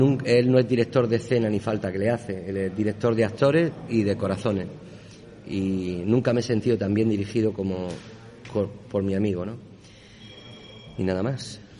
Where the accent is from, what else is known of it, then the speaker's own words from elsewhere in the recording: Cartagena, Region of Murcia, Spain; yo soy un cartagenero que se siente cartagenero y se siente murciano.